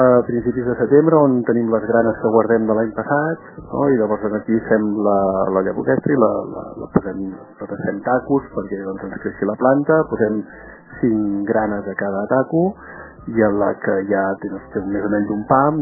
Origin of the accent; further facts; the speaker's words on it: Sant Andreu de Llavaneres, Catalonia, Spain; Aquí a la comarca de la Maresme, nosaltres que som els de Llavaneres defensem molt el pèsol garrofal de Llavaneres.